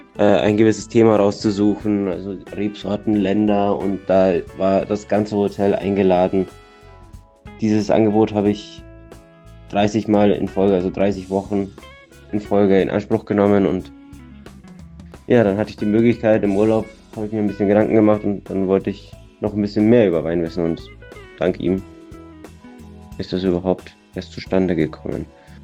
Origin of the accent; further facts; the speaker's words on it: Straubing, Bavaria, Germany; ich bin 26 Jahre alt. Gebürtig aus Straubing